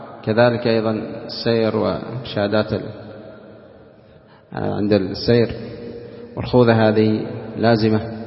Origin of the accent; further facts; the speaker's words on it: Yemen; هذه التي هي منتشرة عندنا في اليمن